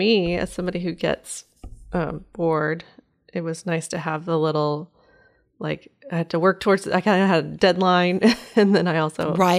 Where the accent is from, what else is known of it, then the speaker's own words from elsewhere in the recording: Westmoreland, New York, United States; from Westmoreland, New York. Nowhere near the city.